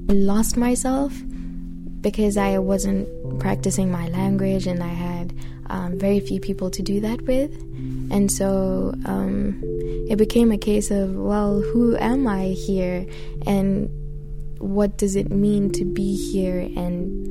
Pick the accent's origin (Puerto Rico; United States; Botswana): Botswana; I'm from Botswana.